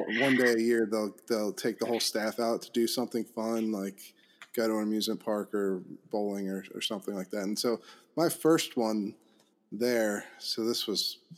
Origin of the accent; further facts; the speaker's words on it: Pennsylvania, United States; I grew up in Pennsylvania, Chester County. And, you know, the kind of place where, you know, they give you the first day of hunting season off from school.